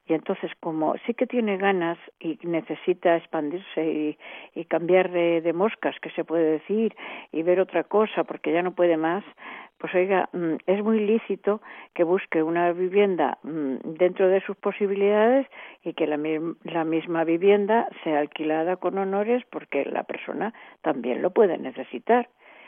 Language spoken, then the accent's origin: Spanish; Madrid, Community of Madrid, Spain; yo soy madrileña y me duele ver mi ciudad así.